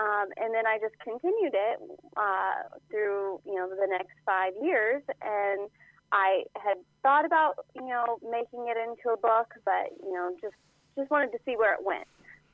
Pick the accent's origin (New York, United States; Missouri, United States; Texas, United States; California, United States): Missouri, United States; Well, I grew up in mid-Missouri, and I had, you know, as part of the book, I had no intention of, you know, staying in my small town.